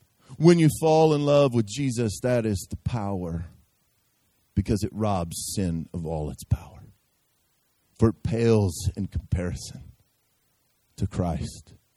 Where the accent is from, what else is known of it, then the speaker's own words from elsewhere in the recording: Memphis, Tennessee, United States; I'm from Memphis, all right?